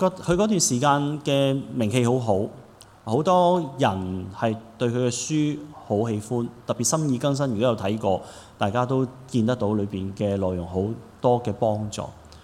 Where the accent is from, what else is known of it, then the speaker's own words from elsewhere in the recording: China; 喺我哋中国人里面有一句说话，大家都好熟悉嘅